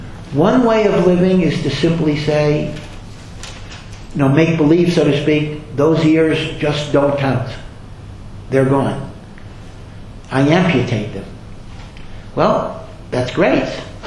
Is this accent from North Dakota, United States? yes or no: yes; North Dakota, United States; And here I come from North Dakota. And, you know, I became from at 29 or 30.